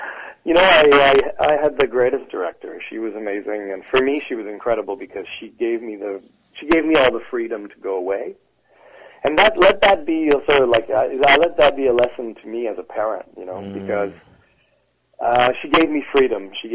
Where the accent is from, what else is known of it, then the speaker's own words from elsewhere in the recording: Canada; Also, I'm Canadian. I love Canada.